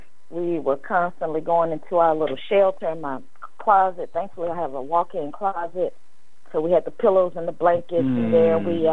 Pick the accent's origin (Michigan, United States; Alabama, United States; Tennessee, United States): Tennessee, United States; Memphis; because I'm from Memphis, Tennessee, so we don't have hurricanes and all of that.